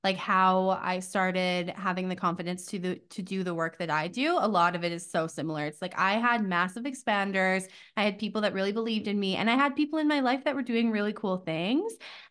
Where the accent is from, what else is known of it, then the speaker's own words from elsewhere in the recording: Canada; every person I have ever met from New Zealand, I'm like, I'm from Canada.